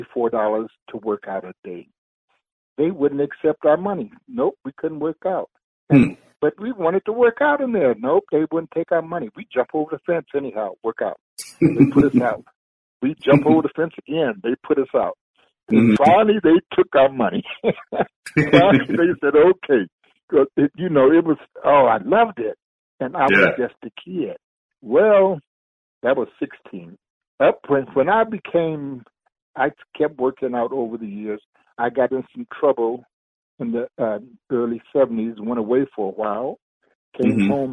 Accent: Arkansas, United States; moved away; We came from Arkansas. When we came, it was three of us, three brothers, my mom, and we came on the train.

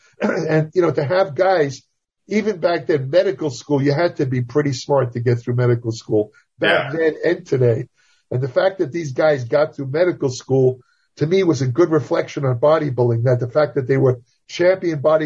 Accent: Brooklyn, New York, United States; I grew up in Brooklyn, New York, where they had a lot of these tough guy types.

